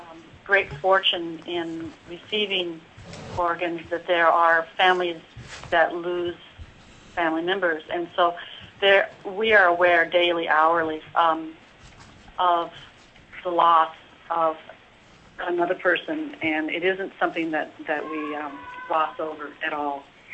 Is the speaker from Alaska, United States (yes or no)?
yes; Anchorage, Alaska, United States; I am from Anchorage, from Alaska.